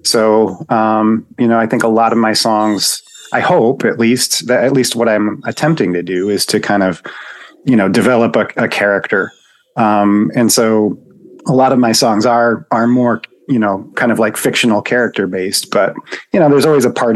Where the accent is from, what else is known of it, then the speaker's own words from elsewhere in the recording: Pennsylvania, United States; I grew up in North Central, which is very rural. Probably the closest like known city would be Corning, New York. Actually, we're right on the New York State border.